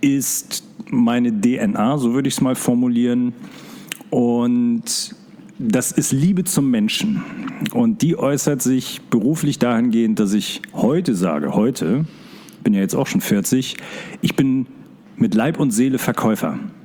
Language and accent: German; Mecklenburg-Vorpommern, Germany; Ich komme ja aus Mecklenburg-Vorpommern.